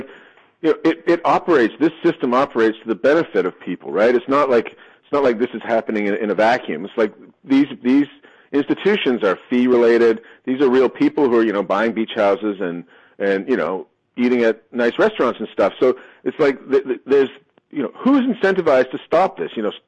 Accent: England, United Kingdom; moved away as an adult; now in New York, United States; So when I moved to New York in 1990, I was a lawyer before I became a writer, and I moved to America from England, and my first job was at Milbank Twee.

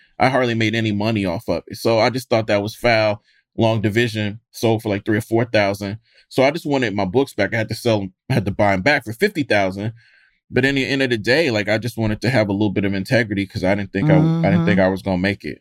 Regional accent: Mississippi, United States; And you know, when I grew up in Mississippi. So like the Blackest state, the poorest state in the union, I'm a big Black boy.

